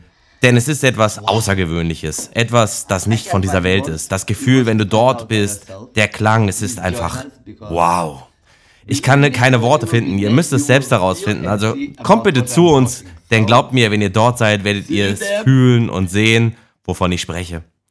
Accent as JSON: {"language": "German", "country": "Lithuania", "second_language": "German", "said": "Es ist so ähnlich wie bei uns in Litauen."}